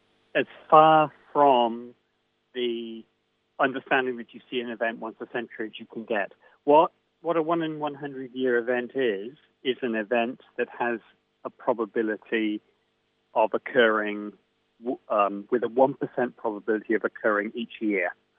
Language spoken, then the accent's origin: English; United Kingdom; It's the same psychology as myself growing up in the United Kingdom.